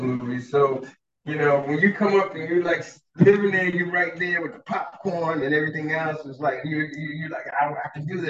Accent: Richmond, Virginia, United States; also born or lived in Florida; Yeah, I'm from Richmond, Virginia. But I lived in Florida.

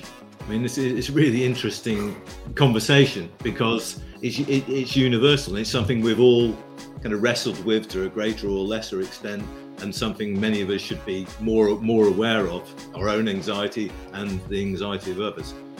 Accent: England, United Kingdom; And I'm English

